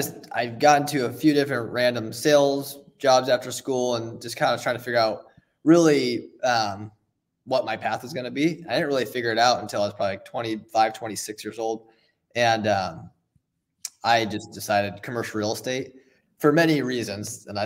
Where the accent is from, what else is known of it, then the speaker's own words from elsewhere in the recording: Overland Park, Kansas, United States; I'm from Overland Park, Kansas City originally, so I went to KU.